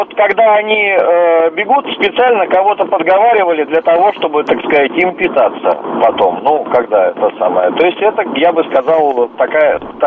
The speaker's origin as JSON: {"language": "Russian", "region": "Western Siberia", "country": "Russia", "said": "Ну, я из Западной Сибири"}